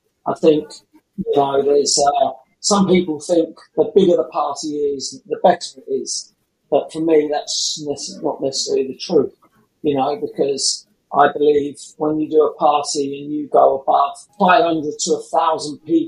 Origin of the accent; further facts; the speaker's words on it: South East England, United Kingdom; I was a boy from Surrey, young boy, 15-year-old schoolboy, just been kicked out.